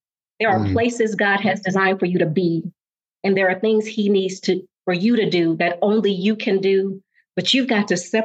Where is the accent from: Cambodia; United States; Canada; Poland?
United States; Tuskegee, Alabama; We always saw these demonstrations of faith growing up in Tuskegee, and certainly through those very challenging times.